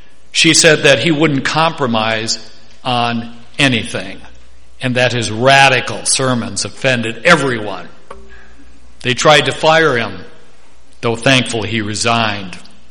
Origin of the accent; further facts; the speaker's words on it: Wisconsin, United States; My mother said to me after one Easter sermon that my hometown Wisconsin church would have fired me that afternoon for the words I said.